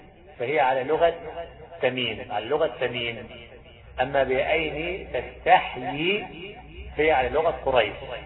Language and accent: Arabic; Egypt; احنا عندنا في مصر الدال، الذال في كثير من الكلمات ينطقونها دالا